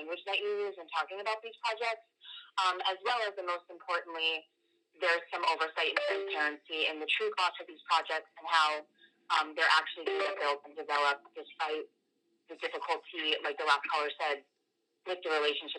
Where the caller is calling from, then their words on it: Anchorage, Alaska, United States; I'm calling in from Anchorage.